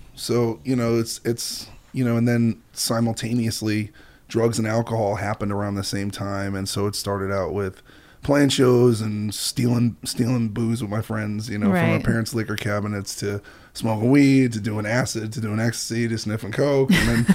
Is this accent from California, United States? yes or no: no; New York City, New York, United States; I grew up, you know, I grew up in Brooklyn and I'm 39.